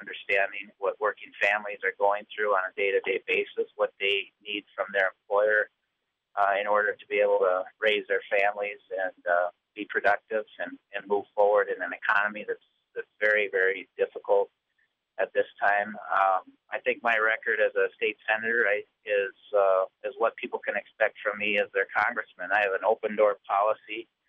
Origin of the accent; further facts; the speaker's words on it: Buffalo, Minnesota, United States; now in St. Cloud, United States; I grew up in Buffalo on a farm out in Maple Lake Township, and I live in St. Cloud now and raised my family and in St. Cloud.